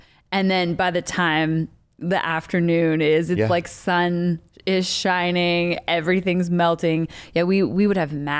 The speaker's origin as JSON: {"language": "English", "country": "Canada", "tie": "born or raised there", "said": "I grew up in Canada, so I am no, you know, stranger to the snow"}